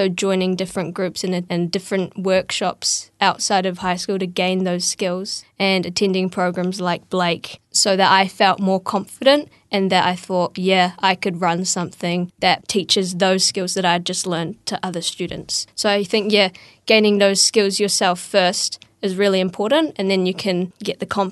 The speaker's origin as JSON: {"language": "English", "country": "New Zealand", "tie": "born or raised there", "said": "I guess growing up in Aotearoa, most people get to go outside a little bit at least, and I've been quite fortunate being able to explore lots of different places in New Zealand."}